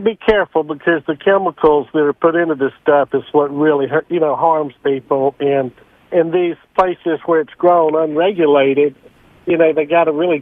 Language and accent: English; North Carolina, United States; I grew up in Wilkes County, so there's a few still around.